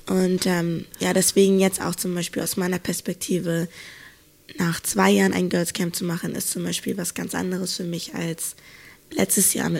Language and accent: German; Hamburg, Germany; für mich, ich komme ja eigentlich aus Hamburg.